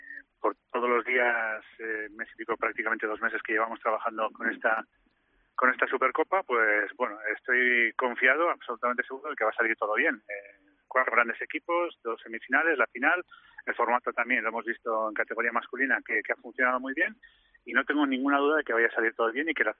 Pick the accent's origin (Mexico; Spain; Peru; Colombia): Spain; Basque Country; por mi procedencia, soy vasco